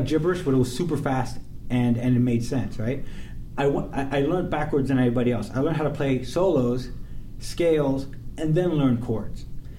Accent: Hoboken, New Jersey, United States; I'm from Hoboken, New Jersey, and ethnically Cuban and Puerto Rican with some Danish.

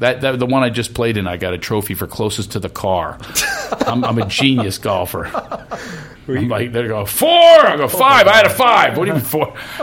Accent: Philadelphia, Pennsylvania, United States; accent: Philly; now in California, United States; It's my Philly accent.

